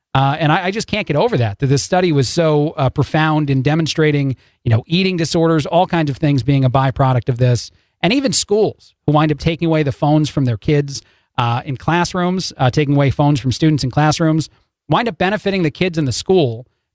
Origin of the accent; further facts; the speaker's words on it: New Jersey, United States; born there; I'm from the East Coast, originally born in New Jersey.